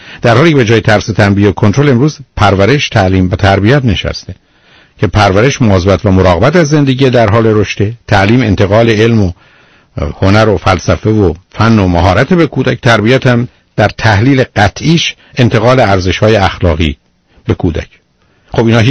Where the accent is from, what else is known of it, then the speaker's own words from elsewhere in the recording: Iran; ماهایی که در ایران بزرگ شدیم